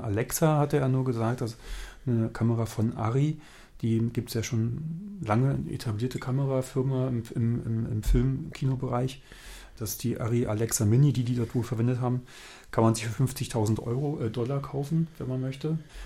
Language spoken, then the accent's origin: German; Germany